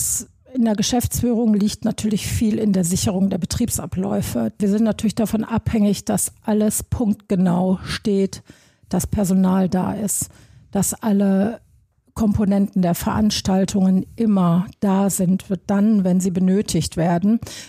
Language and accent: German; North Rhine-Westphalia, Germany; Ich komme ja ursprünglich aus dem Ruhrgebiet